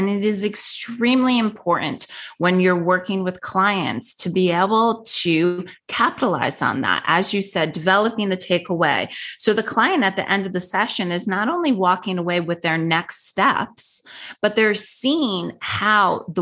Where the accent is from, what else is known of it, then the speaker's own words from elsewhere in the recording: New York, United States; now in Florida, United States; Now, again, I was from New York, living in Florida, and now I had a large contingency of clients in the LA area.